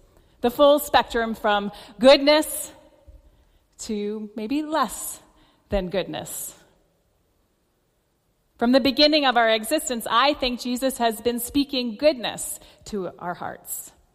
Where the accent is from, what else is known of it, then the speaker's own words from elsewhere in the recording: Maine, United States; particularly the coldness that I grew up with in Maine, also the poverty, the rigidity of my faith